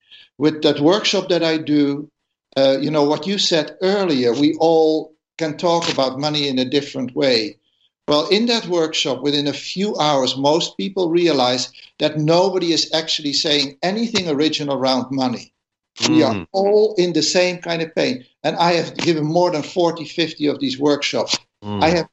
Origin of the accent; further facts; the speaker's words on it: Netherlands; English is a second language; I come from the Netherlands